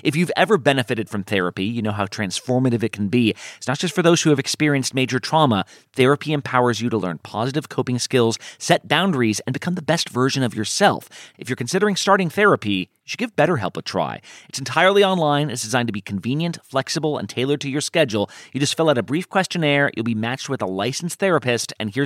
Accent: California, United States; One of those shootings was just a few miles from my hometown in Orange County, California

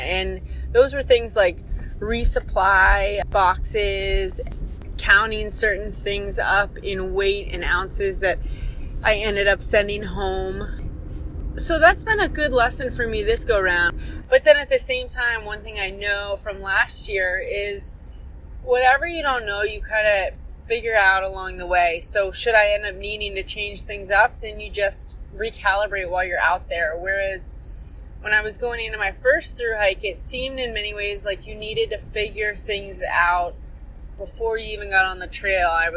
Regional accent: Springfield, Virginia, United States; Well, I'm back here in my hometown of Springfield, Virginia, just next to Washington, D.C.

